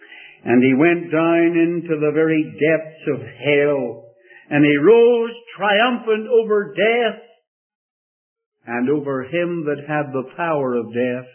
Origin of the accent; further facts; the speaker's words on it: Northern Ireland, United Kingdom; You know, I love that word because I'm from Northern Ireland.